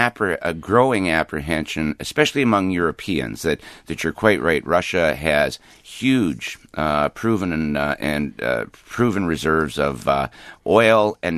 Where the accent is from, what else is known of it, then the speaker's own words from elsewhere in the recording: Canada; my home country, Canada, feels that the Canadian Army is being asked to put its troops in positions of great danger